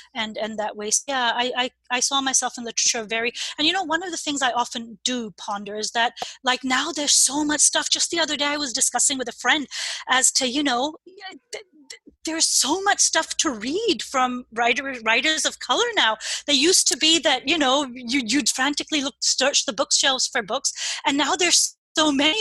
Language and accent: English; Pakistan; also born or lived in Saudi Arabia / England; I grew up in Pakistan, in Saudi Arabia also, and in England.